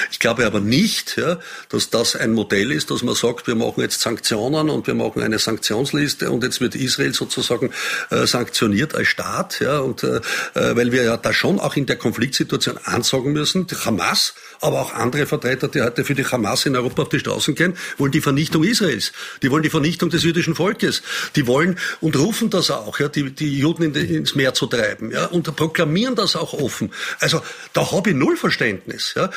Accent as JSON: {"language": "German", "country": "Austria", "said": "wir als Österreicher"}